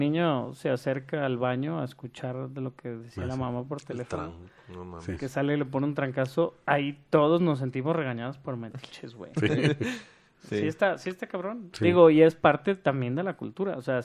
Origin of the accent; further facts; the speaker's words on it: Mexico; obviamente como mexicano los conoces